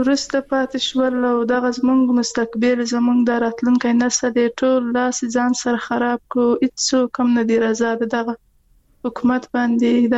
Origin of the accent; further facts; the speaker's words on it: Quetta, Balochistan, Pakistan; moved away; من پاکستان د کوټې نه راغلی و